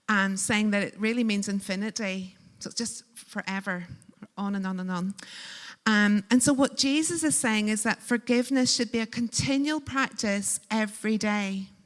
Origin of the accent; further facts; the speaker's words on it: Northern Ireland, United Kingdom; I'm from a culture, Northern Ireland, for those who don't know my accent, from rural Northern Ireland.